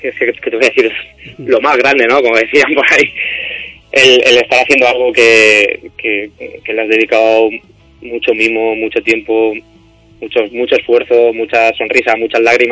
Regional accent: Alicante, Valencian Community, Spain; que yo soy de Alicante, Almansa de Alicante está a una hora

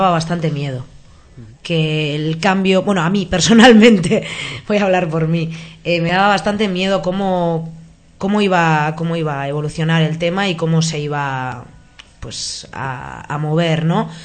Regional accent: Gernika, Basque Country, Spain; first language Basque; Spanish is a second language; somos de Gernika, hablamos en euskera en nuestro día a día, es nuestra lengua materna

